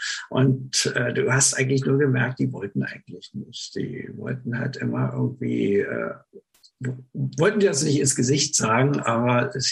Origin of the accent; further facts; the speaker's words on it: Berlin, Germany; also ich bin ja im Berliner Raum aufgewachsen